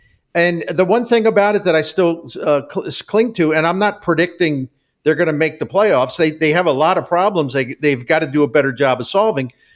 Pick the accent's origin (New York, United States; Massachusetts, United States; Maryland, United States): Maryland, United States; Baltimore; growing up in Baltimore, unless the certain teams were on TV